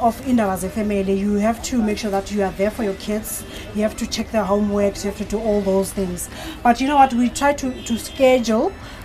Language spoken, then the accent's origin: English; Soweto, Gauteng, South Africa; I grew up here in Soweto.